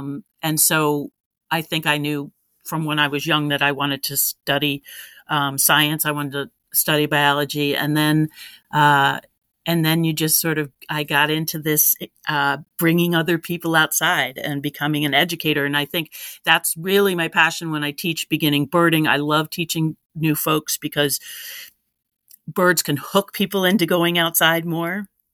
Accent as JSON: {"language": "English", "region": "Connecticut", "country": "United States", "tie": "born or raised there", "said": "Well, like you, I grew up in Eastern Connecticut in the woods"}